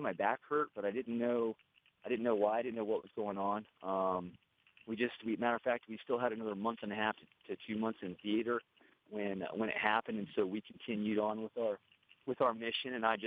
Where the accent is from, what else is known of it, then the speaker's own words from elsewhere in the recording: Cocoa Beach, Florida, United States; I'm from Cocoa Beach, Florida.